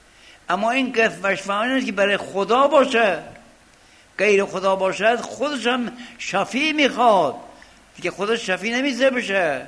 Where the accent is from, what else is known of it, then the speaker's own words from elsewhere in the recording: Iran; یه عربی هم زرکی پرسید شما اهل کجا هستی؟ گفتم ایران.